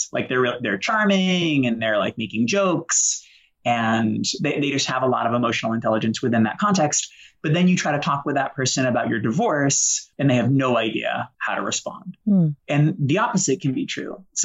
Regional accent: Boston, Massachusetts, United States; You know, I grew up in Boston with a single alcoholic mom, and we were homeless for a while and sort of struggles there.

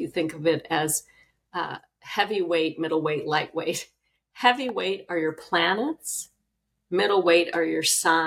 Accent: New York City, New York, United States; I am Jewish from New York City, intellectual parents, they could care less.

